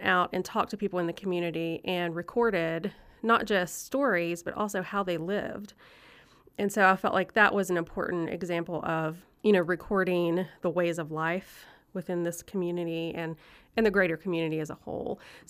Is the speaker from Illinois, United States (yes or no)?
no; Kentucky, United States; also born or lived in West Virginia / Tennessee; I am a child of Appalachia. I grew up in Eastern Kentucky and West Virginia and Tennessee.